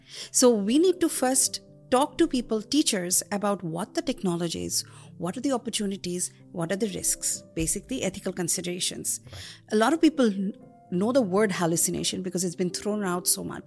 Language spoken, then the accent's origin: English; Bangladesh; first language Bengali; English is a second language; I'm from Bangladesh. So Bengali is my language.